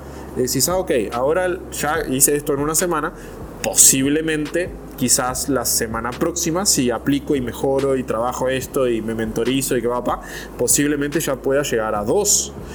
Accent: Uruguay; que yo no sabía ni cuando era niño y los veía, en Uruguay no existían

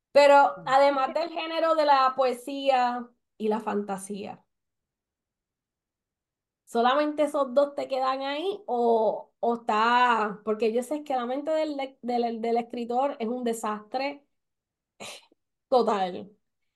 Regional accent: Puerto Rico; soy el boricua.

